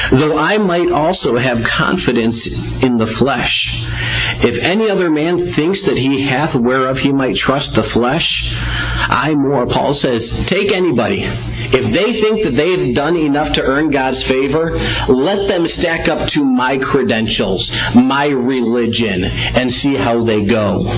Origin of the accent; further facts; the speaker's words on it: Chicago, Illinois, United States; because I'm from Chicago, I'm German, no stubbornness there.